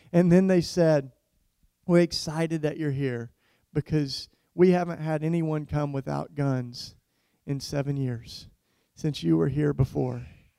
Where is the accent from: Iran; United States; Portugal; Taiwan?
United States; Philadelphia, Pennsylvania; So I'm like, you know, I'm from Philly. I'm like, Philadelphia, it's the city of love.